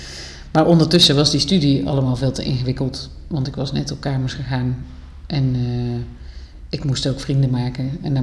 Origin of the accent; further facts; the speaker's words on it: North Brabant, Netherlands; born there; accent: soft G; now in Leiden, Netherlands; ik ben ook nog 45 jaar, geboren in Brabant, misschien wel te horen voor sommige mensen die hier naar luisteren. Nu zijn we in Leiden, dus ik heb een soort rare mix van zachte G's en soms een Leidse R.